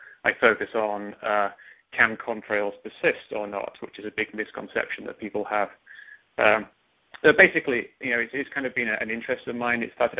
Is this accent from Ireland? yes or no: no; England, United Kingdom; moved away as an adult; now in United States; I'm from England. You can probably tell that by my accent. And I came to America about 20 years ago